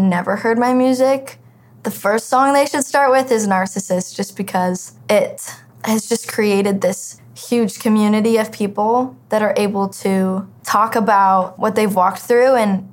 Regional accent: Flagstaff, Arizona, United States; I'm from Flagstaff, Arizona.

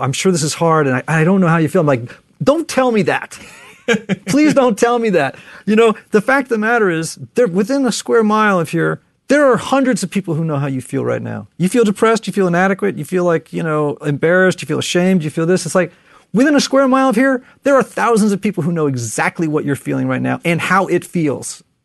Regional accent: Connecticut, United States; And I'm from Connecticut, so this is going to sound terrible.

